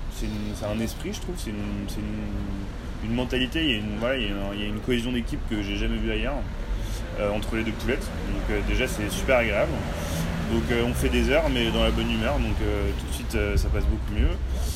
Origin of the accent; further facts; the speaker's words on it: Paris, Île-de-France, France; now in Bordeaux, France; Moi je viens de Paris à la base, j'ai fait ma formation en alternance chez Ferrandi à Paris et je travaillais au Jules Verne en tant qu'apprenti. Et je suis à Bordeaux depuis un an.